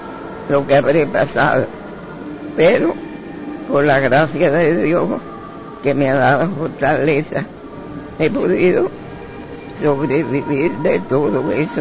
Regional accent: Cuba; Con Cuba, un amor grande, porque nací en Cuba, soy cubana y quiero lo mejor para mi patria.

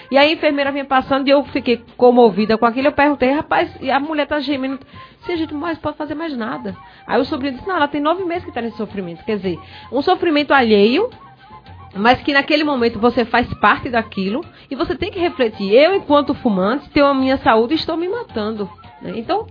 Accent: Northeast Region, Brazil; porque nós somos nordestinos e o nordestino, além de tudo, ele é ousado.

